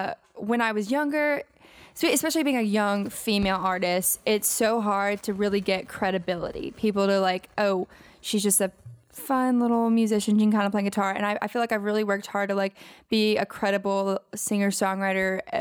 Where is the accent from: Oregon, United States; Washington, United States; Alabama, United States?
Alabama, United States; We recently just played a bunch of gigs down through South Alabama, which, you know, I'm from Alabama, so that was fun.